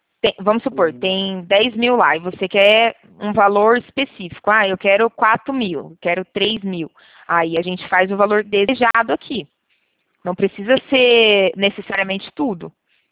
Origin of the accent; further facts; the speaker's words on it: Campinas, São Paulo, Brazil; Eu sou de Campinas, mas eu trabalho aqui em Valinhos.